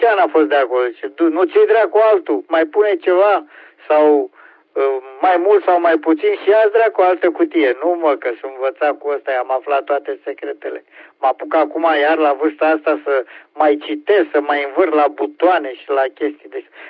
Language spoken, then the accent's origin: Romanian; Gorj County, Romania; nici noi nu suntem, practic, olteni, suntem gorjeni